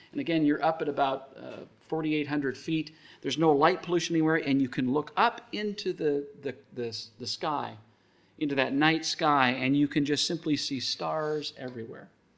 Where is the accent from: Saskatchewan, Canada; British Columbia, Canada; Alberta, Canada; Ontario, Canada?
Alberta, Canada; For years growing up in Alberta, seeing those huge grain combines that would go through those 1,000-acre fields